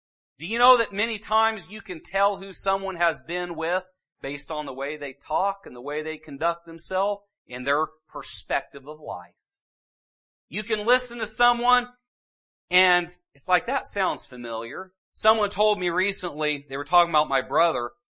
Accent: Northwest, United States; They can tell that I was not from the Midwest, but I will say they can tell I'm from somewhere different. But when I go back to the Northwest, do you know that they kind of wonder where I'm from too? Because I've been in the Midwest more than I have been in the No

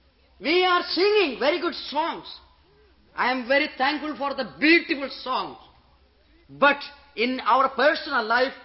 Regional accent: India; English is a second language; Even though I am coming from India, when I look at the churches in different parts of the world

